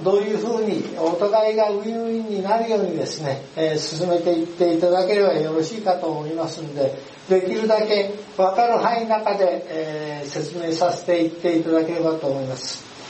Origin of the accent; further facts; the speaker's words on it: Hiroshima, Japan; moved away as an adult; 私自身はですね、出身は広島県でございましてですね、